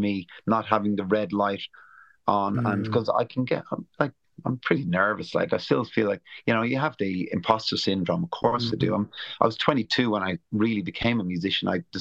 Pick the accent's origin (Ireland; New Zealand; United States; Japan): Ireland; And yeah, so Damon's just someone, obviously, and we're both Irish, that's the connection, and we're kind of similar ages